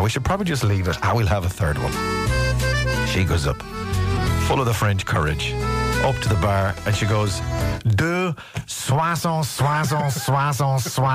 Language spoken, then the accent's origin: English; Kilkenny, Leinster, Ireland; I'm from Kilkenny.